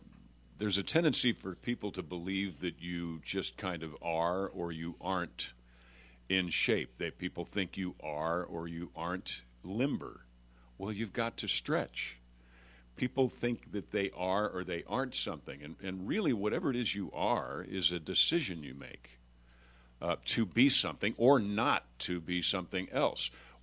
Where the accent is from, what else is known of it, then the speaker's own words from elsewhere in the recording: New York, United States; I'm from New York.